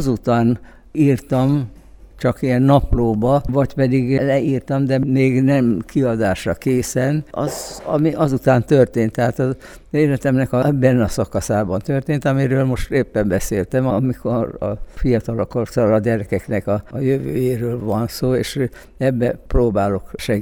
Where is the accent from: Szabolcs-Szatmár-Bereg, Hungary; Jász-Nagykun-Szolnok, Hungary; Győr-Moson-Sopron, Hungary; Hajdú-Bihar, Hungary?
Hajdú-Bihar, Hungary; Debrecen; now in Budapest, Hungary; Hát én eredetileg is, mert ugye én Debrecenben születtem, tehát nekem az első rendű otthonom az nem Budapest, hanem Debrecen. Mert én a gyerekkori éveimet, a legboldogabb éveimet az életemben, azt itt töltöttem